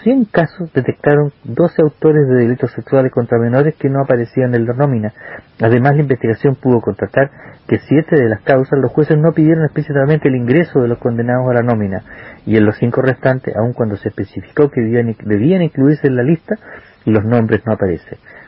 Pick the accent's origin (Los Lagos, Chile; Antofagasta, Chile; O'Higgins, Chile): O'Higgins, Chile; Rancagua; yo, como soy de Rancagua